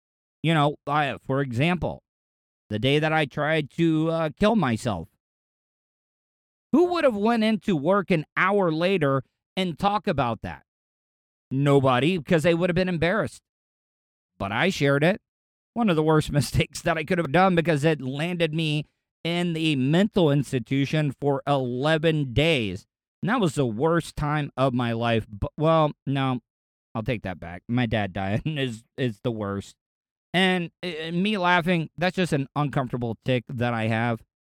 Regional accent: the South, United States; growing up in the South, living close to the most famous racetrack in the world

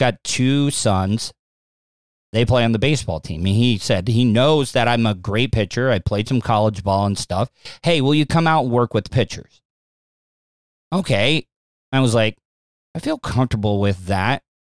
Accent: De Leon Springs, Florida, United States; Well, I was a very lonely child growing up in De Leon Springs. Closest neighbor was like 4 or 5 miles away.

